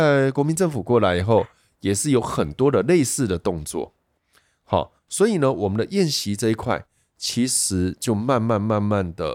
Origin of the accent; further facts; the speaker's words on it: Changhua, Changhua County, Taiwan; born there; 因为我是彰化出生的。